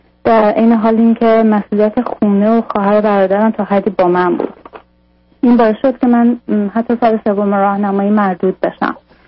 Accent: Iran; moved away as an adult; now in Europe; بعد در واقع من از ایران اومدم به اروپا جایی که شوهرم حدود 22 ساله داره زندگی میکنه.

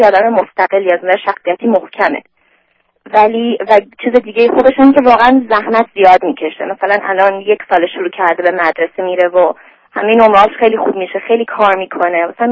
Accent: Iran; moved away as an adult; now in United States; من 25 سالمه. 5 سال از ایران اومدم. به کالیفرنیا زندگی میکنم.

